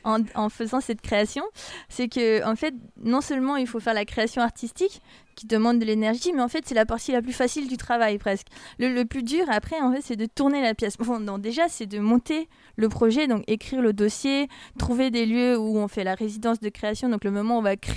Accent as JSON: {"language": "French", "country": "Switzerland", "said": "moi, je suis suisse, mais je suis moitié asiatique, je suis moitié thaïlandaise, moitié écossaise."}